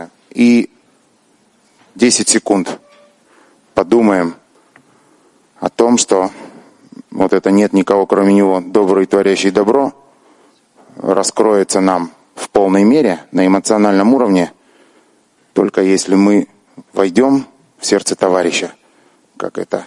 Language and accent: Russian; Petah Tikva, Central District, Israel; я из Птахтикве.